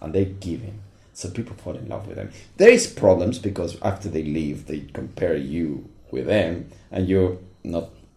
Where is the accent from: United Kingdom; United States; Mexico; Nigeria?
Mexico; English is a second language; moved away as an adult; I'm coming from Mexico and say, great, what can you do? And I said, I'm a waiter.